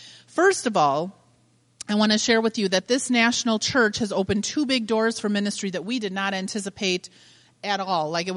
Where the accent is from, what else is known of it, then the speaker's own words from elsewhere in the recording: Wisconsin, United States; I'm from Wisconsin, so.